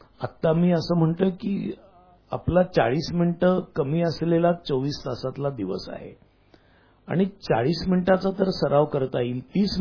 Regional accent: Pune, Maharashtra, India; तेव्हाचं जे पुणे होतं, ज्या पुण्यामध्ये आमचं लहानपण गेलं त्या पुण्यामध्ये

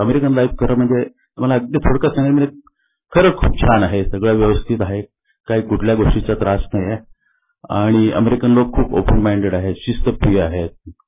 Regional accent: Pune, Maharashtra, India; moved away as an adult; now in New Jersey, United States; पुण्यामध्ये मी 9वीत असताना आलो. माझ्या वडील एसटीमध्ये होते आणि त्यांच्या बदल्या खूप व्हायच्या, त्यामुळे माझं लहानपण छोट्या गावांमध्ये गेलं, विलेजेसमध्ये म्हणा किंवा तालुका प्लेसेसमध्ये.

